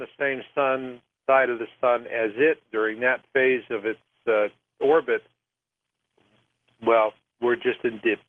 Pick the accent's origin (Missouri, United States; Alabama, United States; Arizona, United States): Arizona, United States; I grew up in Arizona, and I just like them as a people.